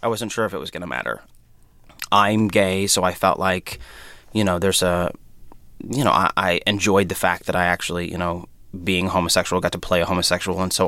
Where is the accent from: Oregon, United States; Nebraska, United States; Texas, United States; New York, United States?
Nebraska, United States; moved away; He's from Indiana. I'm from Nebraska. We were both raised Catholic. We both moved to, you know, big cities sort of as soon as we could.